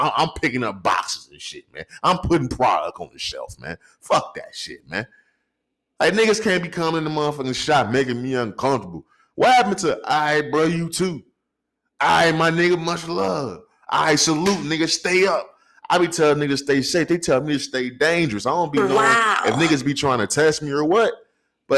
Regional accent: St. Louis, Missouri, United States; now in Phoenix, United States; I'm from St. Louis, Missouri, nigga. Bitch ass nigga. It's 2024. We in Phoenix, Arizona.

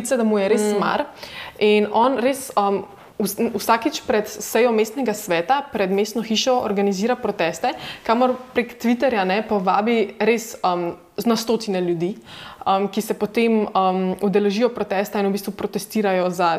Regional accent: Ljubljana, Central Slovenia, Slovenia; Jaz sem tudi sama iz Ljubljane

